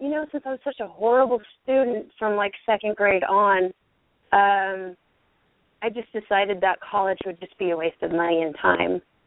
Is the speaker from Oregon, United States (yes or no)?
yes; Oregon, United States; In Oregon.